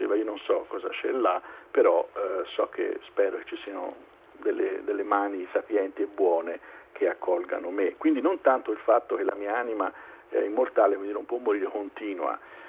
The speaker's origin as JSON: {"language": "Italian", "region": "Tuscany", "country": "Italy", "tie": "born or raised there", "said": "io sono toscano, sono cresciuto guardando le tombe degli Etruschi, le loro pitture"}